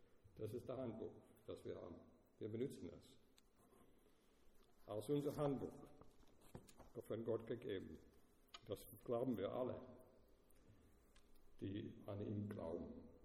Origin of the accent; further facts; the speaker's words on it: United States; German is a second language; moved away as an adult; also born or lived in Austria; now in Switzerland; ich bin ein Amerikaner, es kommt durch, ne, durch meine Sprache